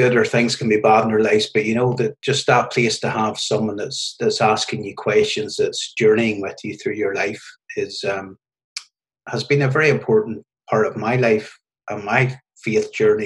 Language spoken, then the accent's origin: English; Northern Ireland, United Kingdom; and I grew up in the Troubles in Northern Ireland when things weren't great.